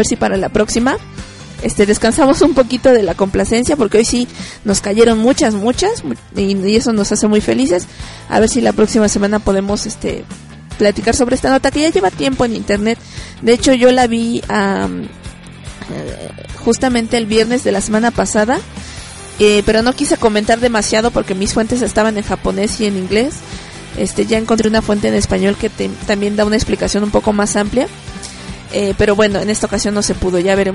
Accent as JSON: {"language": "Spanish", "country": "Mexico", "said": "para nosotros como mexicanos no nos duele o no nos pesa"}